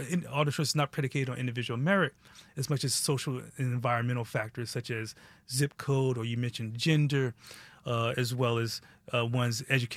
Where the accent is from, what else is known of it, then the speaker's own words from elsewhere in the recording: Northeast, United States; I mean, there used to be a commercial as I was growing up, and I grew up in the Northeast